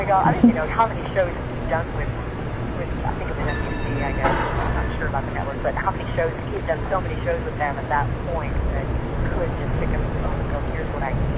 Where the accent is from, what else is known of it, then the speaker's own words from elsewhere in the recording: Iowa, United States; But no, I'm curious where she's from. I grew up in the Papua, Iowa.